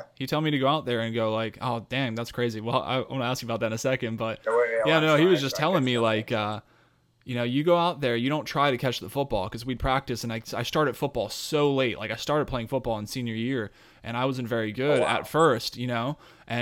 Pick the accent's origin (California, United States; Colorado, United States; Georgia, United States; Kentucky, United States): Colorado, United States; Woodland Park; also born or lived in New Jersey; And I was born in Jersey, but I was raised in Colorado, out in Woodland Park, Colorado.